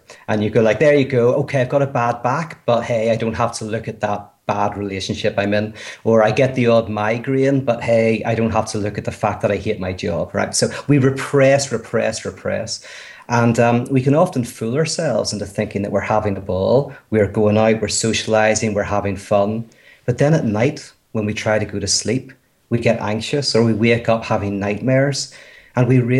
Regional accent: Ireland; Now, the advantage I have is I'm Irish, so people think I'm a storyteller.

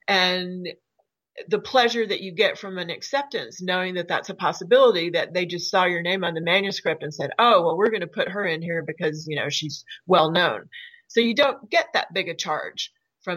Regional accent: Jackson, Tennessee, United States; also born or lived in Nashville; I'm from Tennessee. I was born in Nashville. I'm adopted, so I know very little about my biological parents. I was brought up in Jackson, Tennessee.

